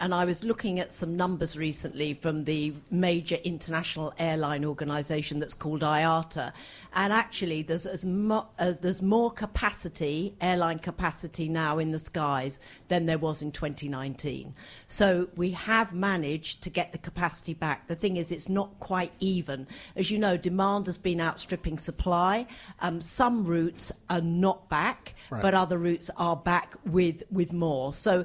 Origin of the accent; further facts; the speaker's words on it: London, United Kingdom; I'm a Londoner, I'm allowed to say that.